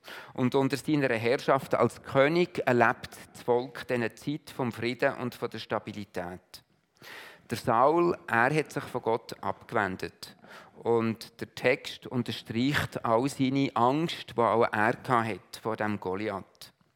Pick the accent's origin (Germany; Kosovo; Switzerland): Switzerland; Das sind wir Schweizer immer das noch ein bisschen, das ist für uns Schweizer sehr wichtig.